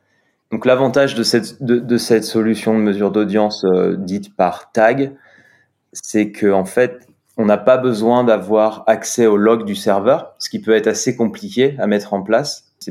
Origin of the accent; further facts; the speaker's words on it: Nouvelle-Aquitaine, France; born there; Je suis né dans le Poitou d'une famille paysanne.